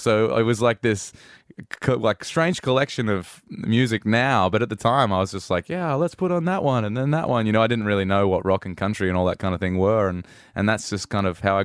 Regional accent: Newcastle, New South Wales, Australia; I grew up around Lake Macquarie, and Newey was where I grew up and will always be home.

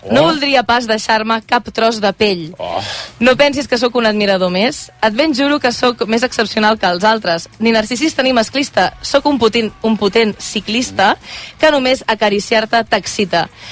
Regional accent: Sant Pol de Mar, Catalonia, Spain; Jo sóc de Sant Pol, però jo anava al col·le a Arenys de Mar, llavors.

